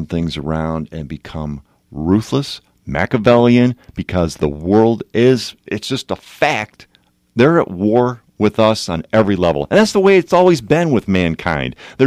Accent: United States; And I'm an American, and I want to see change.

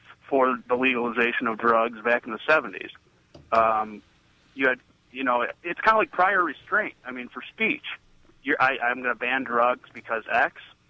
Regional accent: Ohio, United States; I'm from Ohio. It's nothing, you know, I lived here for several years, and I deal with this every day

